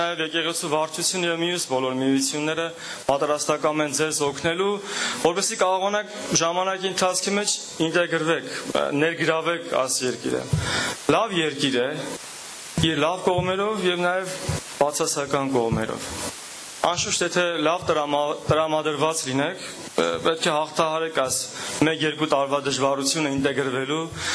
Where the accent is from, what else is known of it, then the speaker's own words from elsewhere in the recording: Armenia; Ես էլ Հայաստանից եմ։